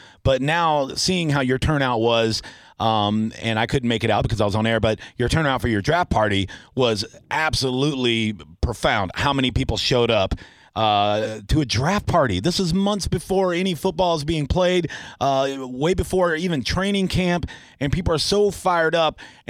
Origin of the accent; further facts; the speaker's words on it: Tampa, Florida, United States; because you and I, born and raised in Tampa, you and I, season ticket holders forever